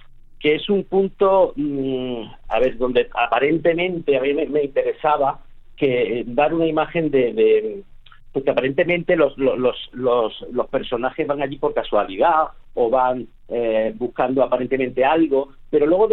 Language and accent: Spanish; Jaén, Andalusia, Spain; yo soy de Jaén